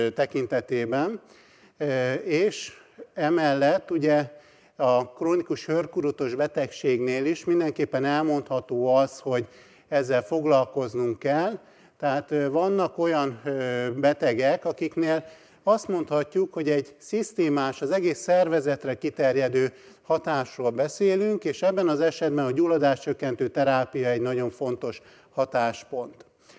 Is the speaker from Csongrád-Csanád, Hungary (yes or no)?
yes; Szeged, Csongrád-Csanád, Hungary; born there; Szeged mindig közel állt a szívemhez, ugyanis itt születtem, illetve itt dolgoztam 15 évig.